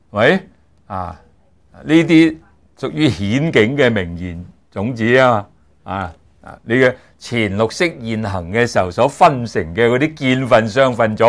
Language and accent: Cantonese; Guangdong, China